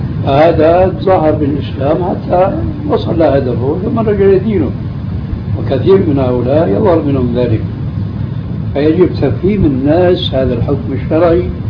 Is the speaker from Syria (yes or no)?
yes; Syria; تعرف عندنا في سوريا في عندكم هيك شيء؟